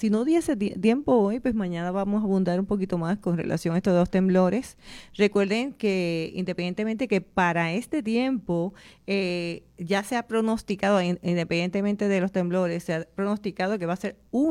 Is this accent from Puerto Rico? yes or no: yes; Puerto Rico; porque somos puertorriqueños.